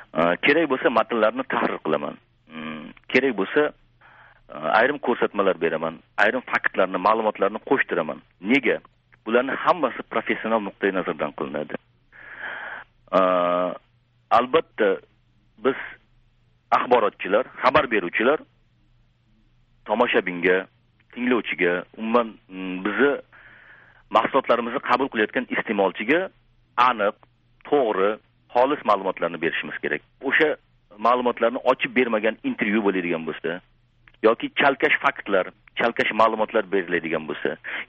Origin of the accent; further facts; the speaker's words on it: Fergana Region, Uzbekistan; moved away as an adult; now in Tashkent, Uzbekistan; Men farg'onalikman. Toshkentga 32 yoshimda kelganman.